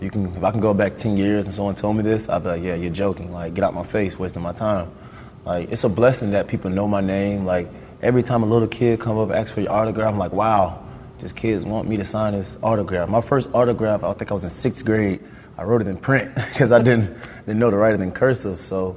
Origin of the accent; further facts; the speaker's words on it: Fort Myers, Florida, United States; We always compare it to people like, where are you from? From Fort Myers. Where that's at? We're like, Naples, close to Naples.